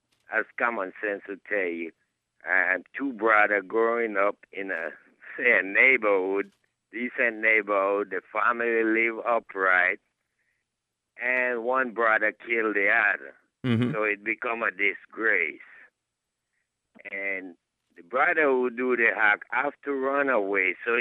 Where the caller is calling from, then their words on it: Akron, Ohio, United States; But before I go, I want to tell you that I'm not far from Brecksville. I'm in Akron.